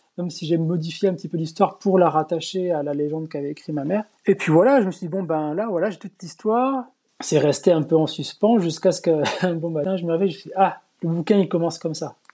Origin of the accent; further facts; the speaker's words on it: Blaye, Nouvelle-Aquitaine, France; Moi, j'ai grandi à Blaye.